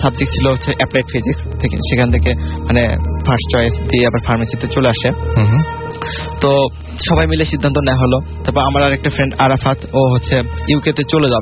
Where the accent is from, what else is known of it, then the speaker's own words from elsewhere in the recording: Mahadebpur, Rajshahi Division, Bangladesh; এটা ঘটছিল নওগাঁ জেলার মহাদেবপুরে। আমি ছোটবেলা থেকে ওখানে বড় হয়েছি, আমার জন্ম ওখানে, আব্বু আম্মু ওখানে চাকরি করে, সুতরাং আমার স্কুল কলেজ দুটাই মহাদেবপুরে।